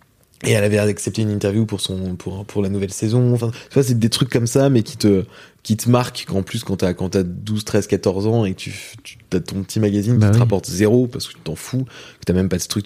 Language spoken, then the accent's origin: French; Rouen, Normandy, France; Moi, je viens de Rouen, en Normandie.